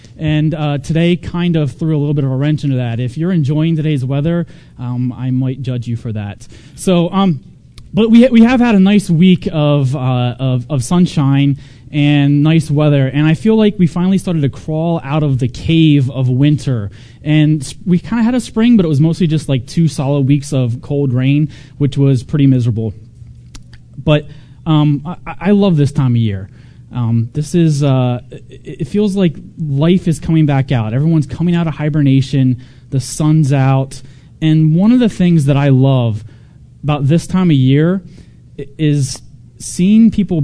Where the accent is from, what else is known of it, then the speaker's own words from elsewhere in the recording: Ohio, United States; You see, I grew up in Ohio, and it really wasn't common to see someone driving around these high-end supercars.